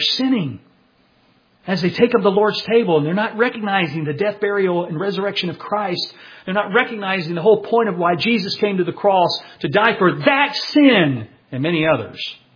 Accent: Bible Belt, United States; Now, you and I, we're from the Bible Belt.

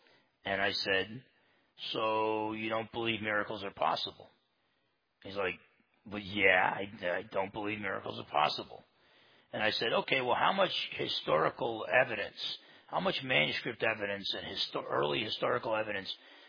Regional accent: New Jersey, United States; And I'm from New Jersey. I'm paranoid.

